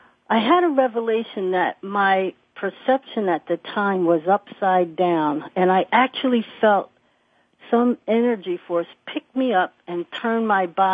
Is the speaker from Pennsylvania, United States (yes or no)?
yes; Philadelphia, Pennsylvania, United States; I was in my hometown of Philadelphia.